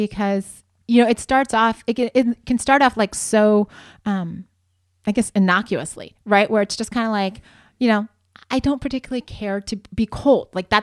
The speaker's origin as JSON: {"language": "English", "region": "Ohio", "country": "United States", "tie": "born or raised there", "also_born_or_lived": "Spokane, Washington", "said": "I grew up in Ohio. I was very comfortable not having to deal with snow unless I like decided to drive into the mountains"}